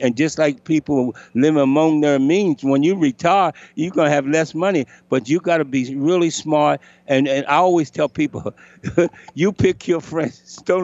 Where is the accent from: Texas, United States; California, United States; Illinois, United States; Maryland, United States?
Maryland, United States; accent: Maryland; That's my Maryland accent.